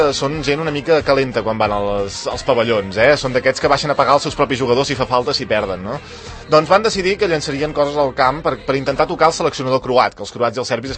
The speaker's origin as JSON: {"language": "Catalan", "region": "Catalonia", "country": "Spain", "said": "la nostra capacitat de negociació política com a catalans"}